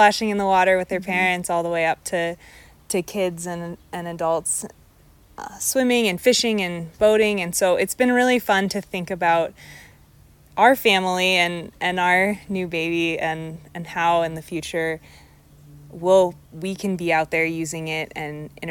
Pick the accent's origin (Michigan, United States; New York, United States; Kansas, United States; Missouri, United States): Kansas, United States; Yeah, I think, so I grew up in Kansas, and so the rivers there are definitely a lot different than the rivers here.